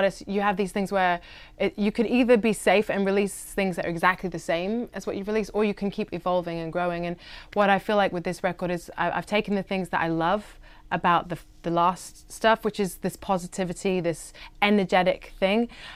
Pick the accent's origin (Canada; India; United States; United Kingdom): United Kingdom; London; I'm from London. My parents come from New Zealand. They immigrated to London